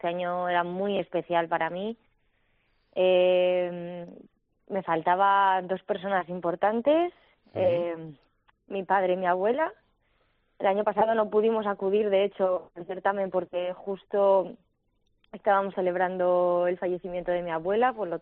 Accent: Tudela, Navarre, Spain; para mí Tudela tiene un valor especial, es cantar en mi tierra, en la cuna de mi vida

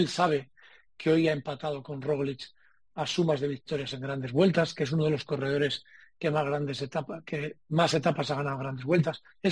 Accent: Spain; yo soy español

